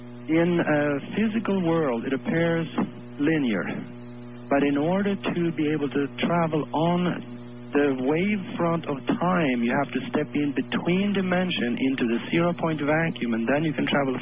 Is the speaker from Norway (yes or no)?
yes; Norway; English is a second language; now in Omaha, United States; Well, yeah, I grew up in Europe and Norway.